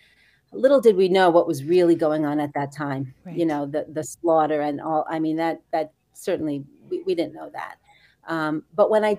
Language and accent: English; Brooklyn, New York, United States; moved away as an adult; also born or lived in Atlanta; I grew up in Brooklyn, New York. And then after I got married, I lived in Kew Gardens Hills for a few years and moved to Atlanta, Georgia.